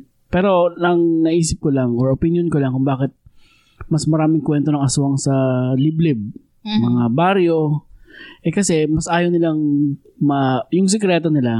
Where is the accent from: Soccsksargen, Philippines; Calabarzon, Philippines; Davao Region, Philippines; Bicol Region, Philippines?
Soccsksargen, Philippines; Tacurong; sa probinsya namin, sa Sultan Kudarat, Tacorong, shout out sa inyo dyan.